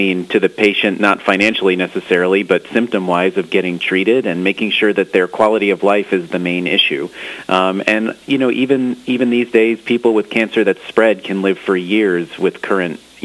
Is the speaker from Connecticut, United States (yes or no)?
yes; Connecticut, United States; I grew up in Connecticut. They're buried in snow right now.